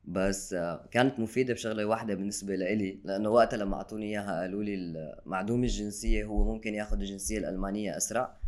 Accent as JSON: {"language": "Arabic", "country": "Syria", "lives_now": "Lebanon", "said": "فهيك في دائما معاناه تبع انه كفلسطيني سوري بدك تروح تجدد الاوراق"}